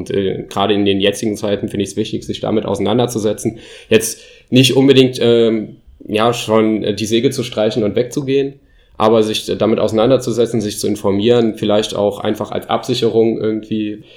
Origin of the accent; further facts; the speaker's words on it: Germany; Nichtsdestotrotz bin ich an meine Heimat gebunden. Ich liebe Deutschland. Ich habe da eine sehr enge Verbindung, auch familiär zu diesem Land, kulturell.